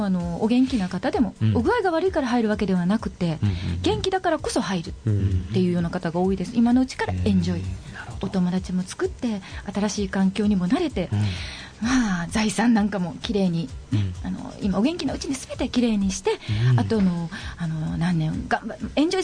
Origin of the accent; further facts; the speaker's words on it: Oita, Japan; 私大分出身だったもので、ちょっと実家に帰っている時に